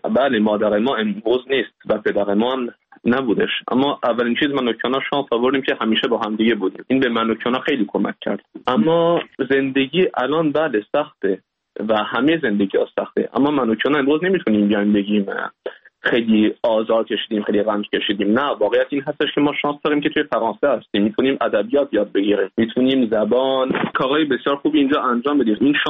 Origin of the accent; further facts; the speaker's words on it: Iran; ما ایرانی هستیم، ما از خاورمیانه میایم